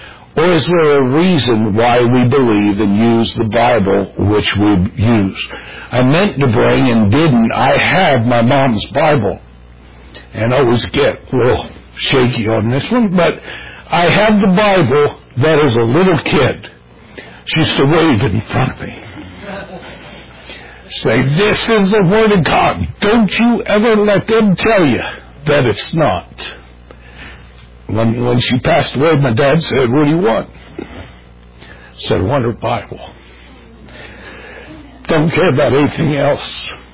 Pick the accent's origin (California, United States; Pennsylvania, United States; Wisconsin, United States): Pennsylvania, United States; My hometown, Eastern Pennsylvania, was the very first place it was read after they left the city of Philadelphia.